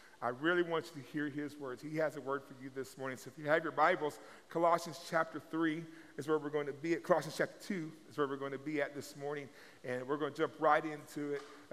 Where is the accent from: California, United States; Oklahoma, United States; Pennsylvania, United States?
Oklahoma, United States; I grew up singing in Southern gospel music growing up. My family, we would travel all over Oklahoma and these little Indian churches.